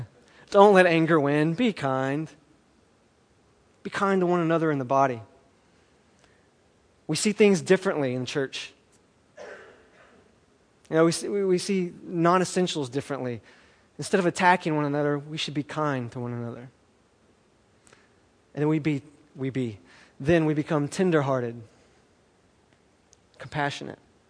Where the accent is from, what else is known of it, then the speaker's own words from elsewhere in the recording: the South, United States; and I'm from the South, okay, if you can't tell already. Some of my words come out wrong. I mean, we're from the, everybody is saved where I'm from.